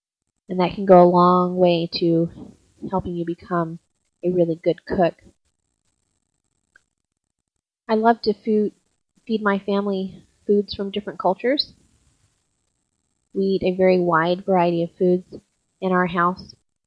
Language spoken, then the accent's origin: English; the South, United States; Growing up in the South, we ate a lot of turnip greens.